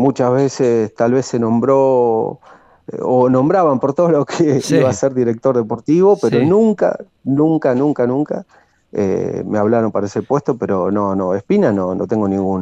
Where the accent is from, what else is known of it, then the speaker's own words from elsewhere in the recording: Coronel Dorrego, Buenos Aires Province, Argentina; estando en un pueblo, yo soy de Coronel Dorrego, todo el mundo lo sabe